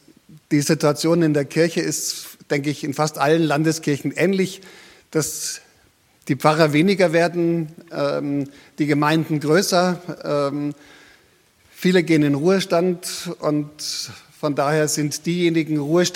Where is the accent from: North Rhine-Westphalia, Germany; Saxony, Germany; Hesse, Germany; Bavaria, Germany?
Bavaria, Germany; Munich; Ja, also wir sind in München aufgewachsen, wo sich mein Vater nach dem Zweiten Weltkrieg niedergelassen hat.